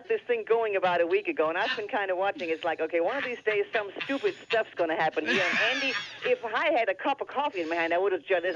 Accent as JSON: {"language": "English", "country": "Germany"}